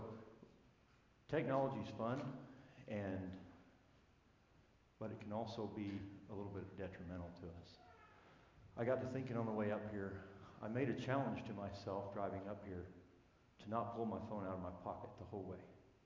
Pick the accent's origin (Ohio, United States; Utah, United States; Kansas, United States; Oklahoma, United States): Oklahoma, United States; Hydro; I'm from Hydro, Oklahoma.